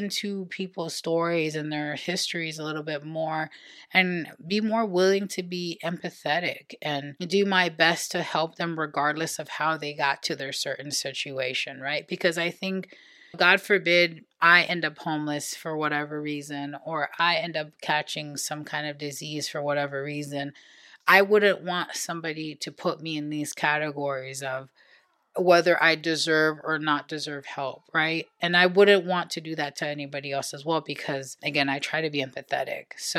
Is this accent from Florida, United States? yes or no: yes; Florida, United States; especially for me growing up in Florida, growing up in an evangelical circle